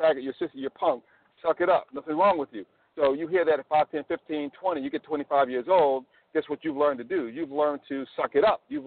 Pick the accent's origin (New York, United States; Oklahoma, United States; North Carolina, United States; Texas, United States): New York, United States; now in Washington, D.C. area, United States; I'm a New Yorker. I live here in the D.C. area, but I grew up in Jamaica, Queens, New York.